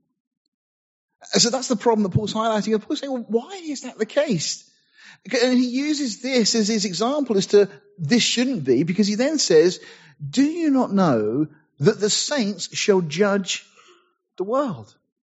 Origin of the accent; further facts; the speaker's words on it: Deal, South East England, United Kingdom; born there; I said before, I was born in Deal in Kent, near Dover. So … from Deal.